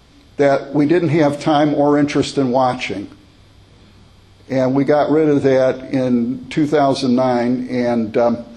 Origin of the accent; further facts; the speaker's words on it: Chicago, Illinois, United States; now this is what I grew up with in Chicago